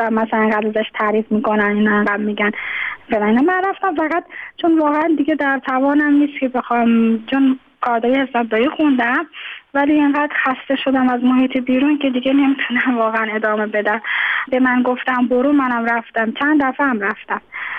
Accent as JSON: {"language": "Persian", "town": "Tehran", "region": "Tehran Province", "country": "Iran", "tie": "born there", "lives_now": "Mashhad, Iran", "said": "من خودم متولد تهرانم، اینجا به دلایل ازدواج کردم اومدم اینجا، حالا موندگار شدم،"}